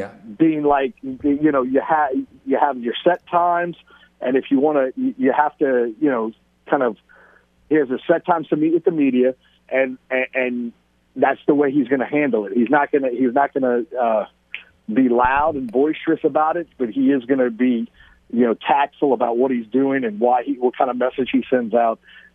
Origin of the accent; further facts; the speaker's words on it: New Orleans, Louisiana, United States; But I grew up in New Orleans. So I had season tickets to the Saints games growing up, you know.